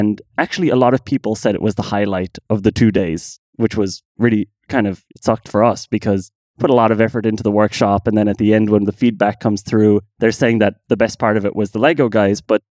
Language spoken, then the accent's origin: English; Ireland; I should never even try to say without further ado as an Irish person